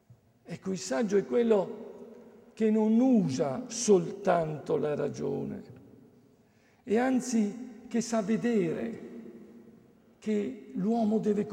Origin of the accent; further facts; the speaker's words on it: Verona, Veneto, Italy; io sono di Verona, nato a Verona